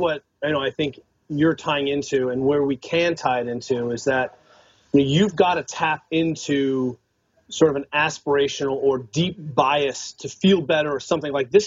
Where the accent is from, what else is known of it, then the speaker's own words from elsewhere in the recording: California, United States; Well, I'm from Northern California. I went to school in Boulder